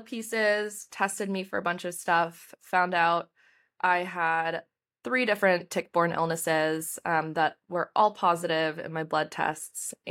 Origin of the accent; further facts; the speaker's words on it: Boston, Massachusetts, United States; I'm from Boston, and I was going to school in Vermont at the time.